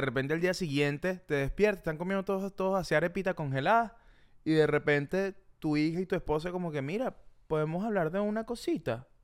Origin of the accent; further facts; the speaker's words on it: Maracay, Aragua, Venezuela; now in Miami, United States; Nosotros somos de Maracay y vivimos en Miami. Yo vivo con mi novia y su hermana vive muy cerca de nosotras.